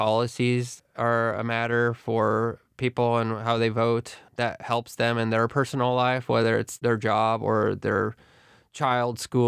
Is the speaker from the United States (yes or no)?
yes; Berea, United States; I grew up in Berea. I never met a single person that owned a gun.